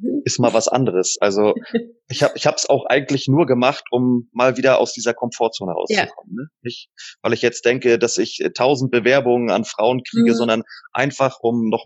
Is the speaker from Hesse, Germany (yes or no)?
no; Waren an der Müritz, Mecklenburg-Vorpommern, Germany; Ursprünglich aus Waren an der Müritz.